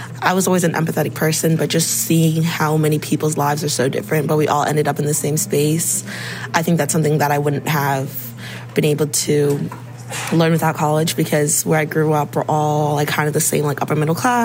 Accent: Arlington, Virginia, United States; I'm from Arlington, Virginia.

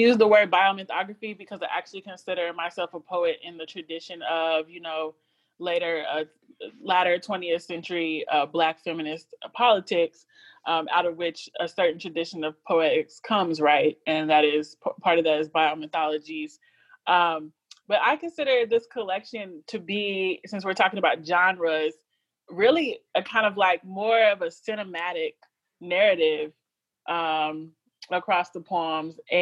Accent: Louisville, Kentucky, United States; But it is based on my experiences growing up in Louisville.

